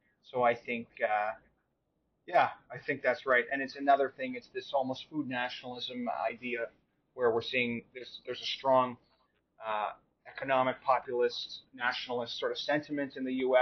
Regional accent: Manitoba, Canada; and I'm from Manitoba, which you know, sometimes people aren't sure where that is.

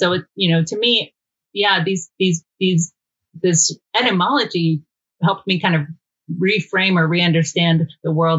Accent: Georgia, United States; Let's be clear, even though we're both from Georgia.

